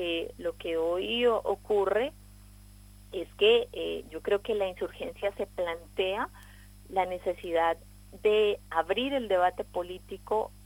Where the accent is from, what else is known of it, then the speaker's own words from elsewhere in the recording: Colombia; el reto al que nos enfrentamos como colombianos y colombianas no es pequeño